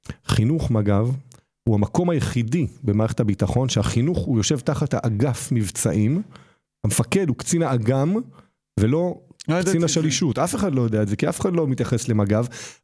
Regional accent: Ein Gedi, Southern District, Israel; נולדתי וגדלתי בעין גדי

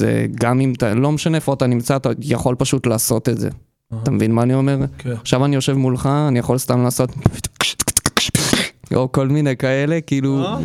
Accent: Ashkelon, Southern District, Israel; אני מגיע מאשקלון, אז קודם כל טיפה עליי. אני … אני בן 22 מאשקלון.

